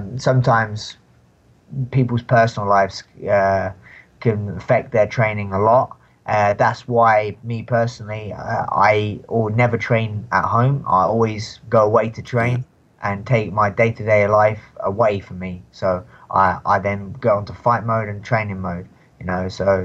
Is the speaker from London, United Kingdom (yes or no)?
yes; London, United Kingdom; where I'm from London